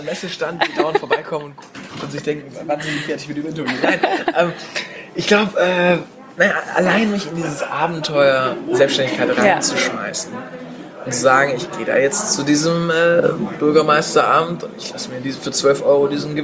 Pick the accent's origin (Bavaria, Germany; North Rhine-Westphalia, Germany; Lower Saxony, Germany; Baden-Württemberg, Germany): Baden-Württemberg, Germany; Stuttgart; Ich komme aus Stuttgart, ich fahre auch gerne Autos, die von dort kommen.